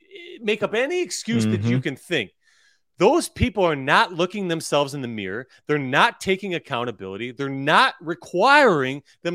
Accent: Gerry, New York, United States; So I grew up in Gary, New York, G-E-R-R-Y, Gary, New York.

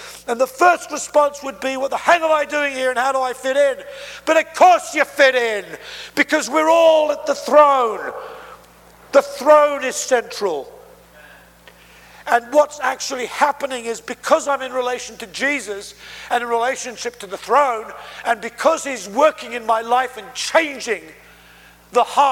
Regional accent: United Kingdom; And I'm Brit, you know

